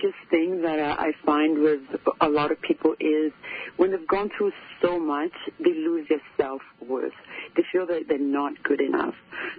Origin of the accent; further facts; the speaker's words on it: Kenya; And I was born in Kenya, and in Kenya, in my country, I think one of the biggest things that we grow up with is the family support.